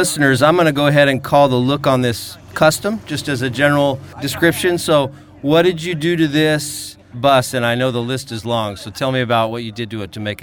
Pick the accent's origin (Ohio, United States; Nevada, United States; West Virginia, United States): Nevada, United States; Las Vegas; born there; Oh, that's where I was born.